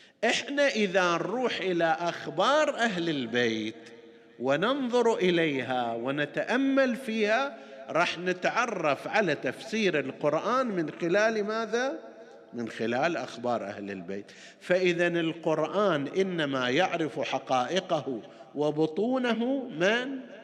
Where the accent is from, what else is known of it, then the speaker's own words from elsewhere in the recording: Qatif, Eastern Province, Saudi Arabia; وكانت منتشرة هنا أيضا عندنا في القطيف ومناطقها المختلفة إلى أوقات قريبة